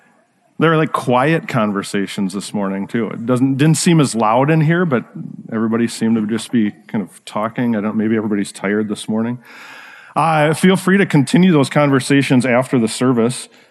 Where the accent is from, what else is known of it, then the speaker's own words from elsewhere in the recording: Rochester, Minnesota, United States; So for me, I grew up actually in Rochester, Minnesota, and it was always fun coming up to the big city to kind of do things